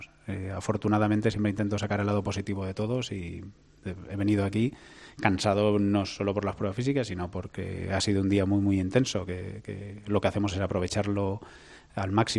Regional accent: Spain; pues soy español

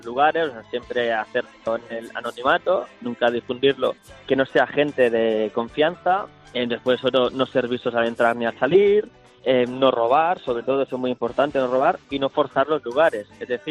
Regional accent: Tarragona, Catalonia, Spain; En mi pueblo, en la playa, en Tarragona

